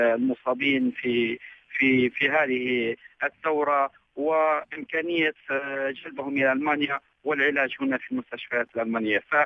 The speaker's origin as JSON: {"language": "Arabic", "country": "Libya", "said": "نتوقع نحن كليبيين أن تكون إن شاء الله الأمور سوف تصل إلى بر الأمان"}